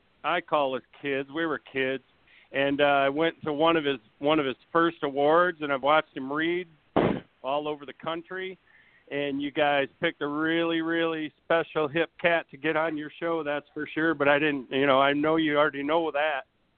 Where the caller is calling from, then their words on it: Big Rapids, Michigan, United States; I'm calling from Big Rapids, Michigan.